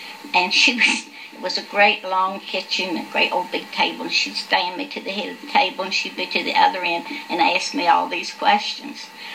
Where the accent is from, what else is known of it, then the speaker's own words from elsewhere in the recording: Chincoteague, Virginia, United States; born there; I was born on Chincoteague.